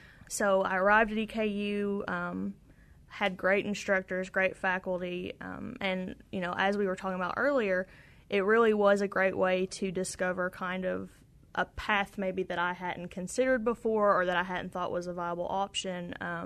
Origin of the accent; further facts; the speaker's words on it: West Liberty, Kentucky, United States; I'm actually from West Liberty, which is about 30 miles away from Moorhead.